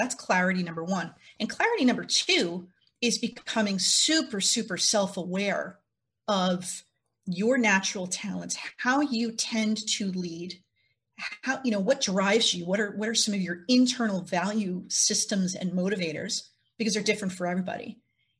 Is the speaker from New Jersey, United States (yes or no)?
yes; New Jersey, United States; So I'm based in New Jersey, born and raised in New Jersey. You're probably going to ask me about my lack of accent.